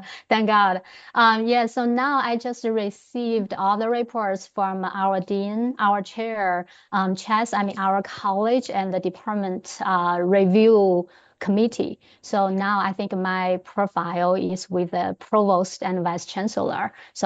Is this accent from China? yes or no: yes; China; English is a second language; moved away as an adult; now in United States; I came from China. I came from China to the United States in 2009 to pursue the PhD program at the University of Georgia.